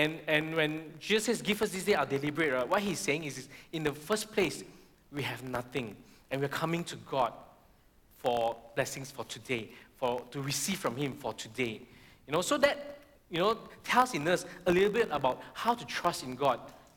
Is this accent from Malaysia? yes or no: yes; Malaysia; who I am as a Malaysian.